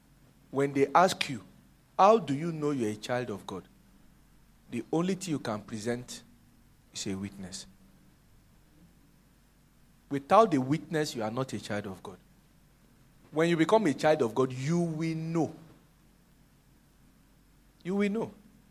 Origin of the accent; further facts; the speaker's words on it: Abia, Nigeria; I said, I'm from Abia State.